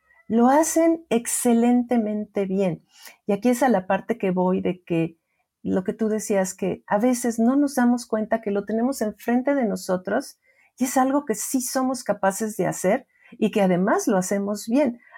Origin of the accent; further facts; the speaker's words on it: Mexico; en mi país, que es México